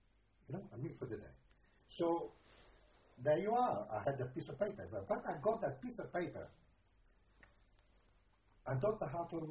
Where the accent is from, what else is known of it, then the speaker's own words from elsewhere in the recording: Czechia; No, Czechoslovakia is my home. Not exactly my home, but I come from Czechoslovakia.